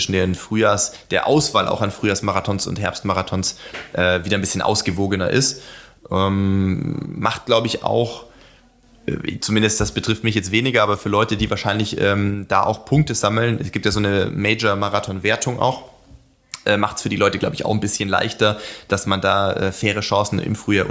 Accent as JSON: {"language": "German", "town": "Ehningen", "region": "Baden-Württemberg", "country": "Germany", "tie": "born or raised there", "lives_now": "Regensburg, Germany", "said": "im Umland von Sindelfingen, von meinem ursprünglichen Ort, wo ich aufgewachsen bin, Ehningen und sowas"}